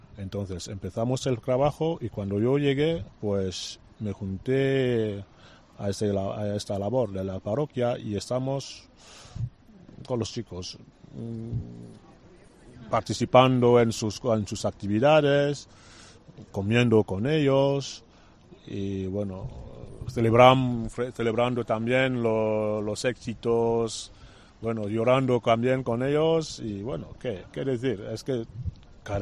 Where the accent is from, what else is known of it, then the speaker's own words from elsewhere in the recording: Cameroon; Yo estaba en Camerún, mi país, soy africano.